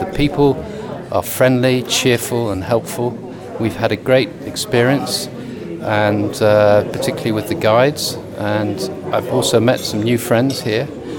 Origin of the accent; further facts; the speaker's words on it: Hong Kong; from Hong Kong.